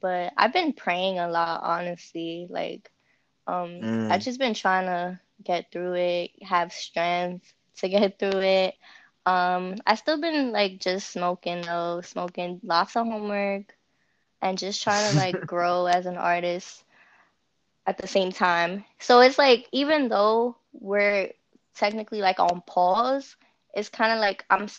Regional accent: Bronx, New York, United States; I'm from the Bronx, New York. And I've lived here my whole life. And I'm of Dominican and Puerto Rican descent.

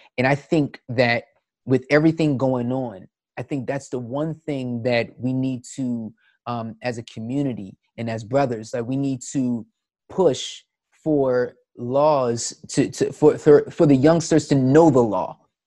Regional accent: Willingboro, New Jersey, United States; And I'm from Willingboro.

